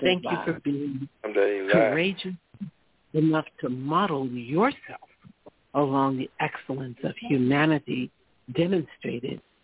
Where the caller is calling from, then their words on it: New York, United States; I'm calling from New Africa, Bronx, New York.